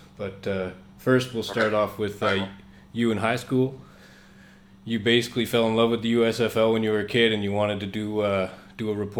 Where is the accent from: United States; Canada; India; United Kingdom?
Canada; I'm obviously Canadian up here in Vancouver